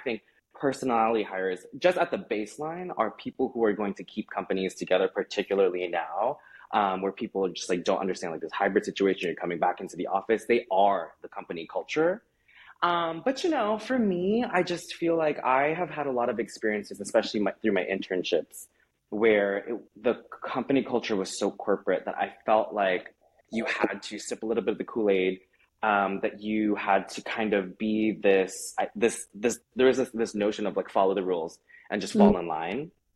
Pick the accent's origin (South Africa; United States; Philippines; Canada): Philippines; Like me being Filipino, me being able to speak another language, no less, is actually a superpower.